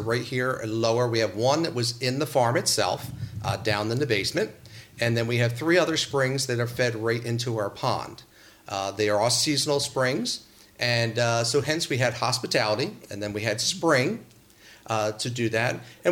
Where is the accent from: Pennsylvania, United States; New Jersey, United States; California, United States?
New Jersey, United States; That is correct in North Jersey, but I'm from South Jersey.